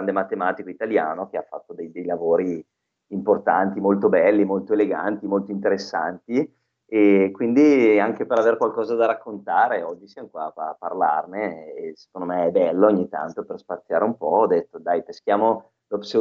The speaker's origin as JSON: {"language": "Italian", "town": "Bergamo", "region": "Lombardy", "country": "Italy", "said": "poi io sono di Bergamo, qua la situazione è stata brutta"}